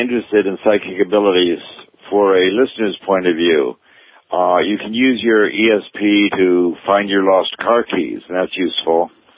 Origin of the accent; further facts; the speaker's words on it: New York, United States; So I grew up in New York doing magic on the stage as a college student